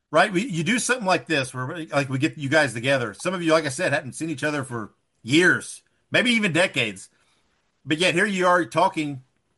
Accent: Indiana, United States; That was I'm from Indiana. That's where my passion and my heart lies

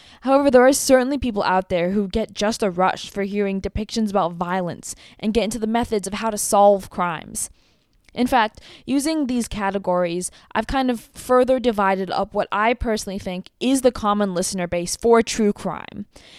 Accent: Los Angeles, California, United States; I grew up in Los Angeles.

